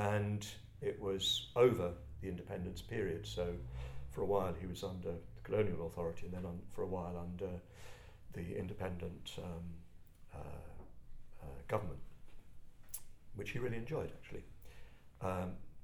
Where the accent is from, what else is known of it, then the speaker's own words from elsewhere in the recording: London, United Kingdom; accent: Cockney; Very bad Cockney accent I used to have